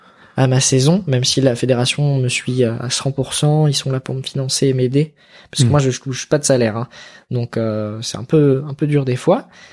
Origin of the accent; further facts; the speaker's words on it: Grenoble, Auvergne-Rhône-Alpes, France; j'ai patiné pendant 15 ans à Grenoble, je suis originaire de là-bas, j'ai grandi à Grenoble dans la patinoire Pôle Sud avec mes coachs